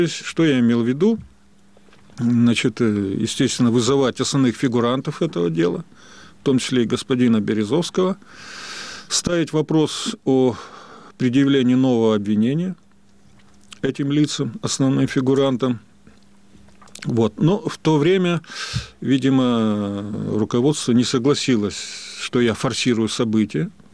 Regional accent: Russia

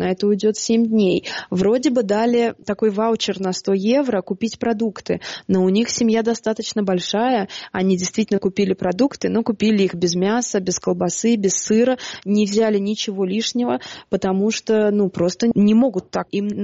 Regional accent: Moscow, Russia; now in Budapest, Hungary; Я москвичка, но я даже не уверена, что я могу так про себя сказать. Я уже 9 лет живу в Будапеште.

